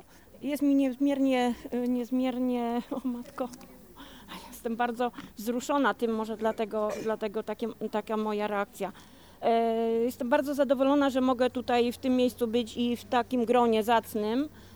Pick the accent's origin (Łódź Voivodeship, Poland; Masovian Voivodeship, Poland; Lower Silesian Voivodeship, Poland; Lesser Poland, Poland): Łódź Voivodeship, Poland; Warta; Od młodych lat byłam związana z gospodarstwem, pracą w gospodarstwie. Pierw u rodziców pochodzę z Warty, później w gospodarstwie babci, następnie z mężem dalej prowadziliśmy, rozwijaliśmy.